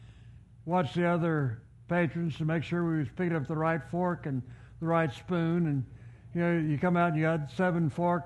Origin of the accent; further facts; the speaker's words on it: United States; Yes, I'm from America.